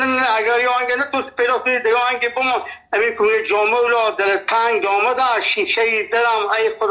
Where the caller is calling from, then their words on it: Nimruz, Afghanistan; ما 50 سال در ولایت نیمروز است. اینجا لهجه ما لهجه فارسی است